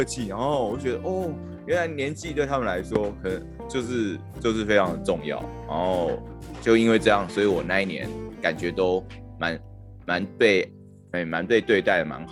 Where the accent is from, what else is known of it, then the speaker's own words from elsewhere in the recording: Taiwan; 我们是台湾人，